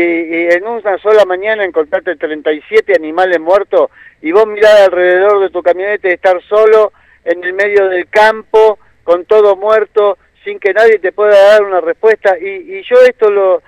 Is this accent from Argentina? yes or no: yes; Buenos Aires, Argentina; born there; yo no nací acá, nací en Buenos Aires.